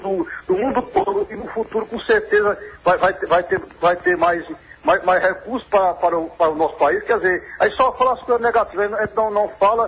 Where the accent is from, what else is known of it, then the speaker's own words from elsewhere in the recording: Livramento, Brazil; born there; Hoje eu volto na cidade, eu nasci em Livramento, todo mundo tem uma moto